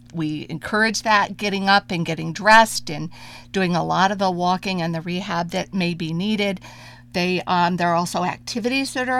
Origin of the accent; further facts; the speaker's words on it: Penn Yan, New York, United States; I'm actually from Penyan, and so it's been great to be able to be that support in my own community